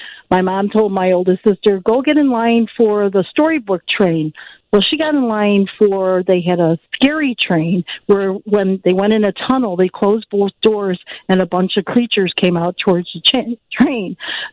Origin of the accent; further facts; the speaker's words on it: Melrose Park, Illinois, United States; because I grew up in Melrose Park, but was Adventureland, which was out in Addison.